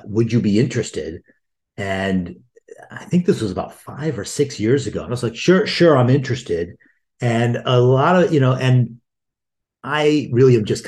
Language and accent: English; Detroit, Michigan, United States; also born or lived in Indiana / Chicago; Yeah, I grew up in Detroit. I kind of did a tour of the Midwest with my training in Indiana, then University of Chicago, and then came back home and literally live a mile and a half from where I grew up.